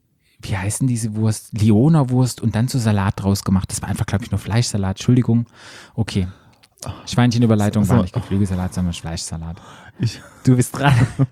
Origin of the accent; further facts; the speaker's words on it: Baden-Württemberg, Germany; bei uns im Schwarzwald sagen wir Sachet.